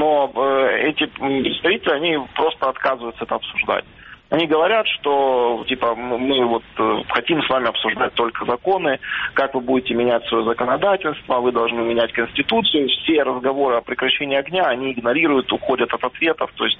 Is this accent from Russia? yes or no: no; Donetsk, Donetsk Oblast, Ukraine; moved away as an adult; как гражданина и как переселенца, как уроженца Донецка.